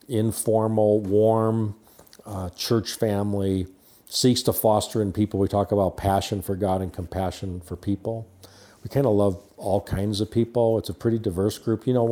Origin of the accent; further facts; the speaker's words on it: Chicago, Illinois, United States; now in Park City, United States; I'm a Midwestern kind of guy. I grew up in Chicago, the suburbs, the south suburbs. In high school, we moved to the west suburbs, Lisle, Naperville.